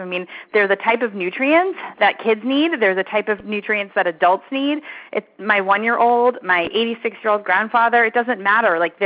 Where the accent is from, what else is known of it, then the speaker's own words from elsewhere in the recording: East Coast, United States; now in Arizona, United States; I live in Arizona. Absolutely love it. I grew up in the East Coast, and I realized at a young age that I was allergic to cold weather, so I ran away.